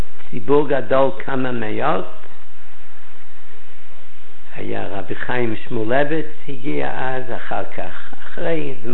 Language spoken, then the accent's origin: Hebrew; United States; אני נולדתי בארצות הברית וחונכתי שם בחדר שהיה אז, אם אפשר לקרוא לזה חדר.